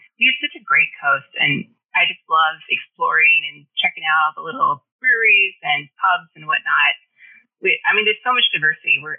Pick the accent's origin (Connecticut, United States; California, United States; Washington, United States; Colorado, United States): California, United States; Fresno; also born or lived in Clovis; I grew up in Fresno, Clovis, and, not a lot of natural foliage. It's a little dry out there.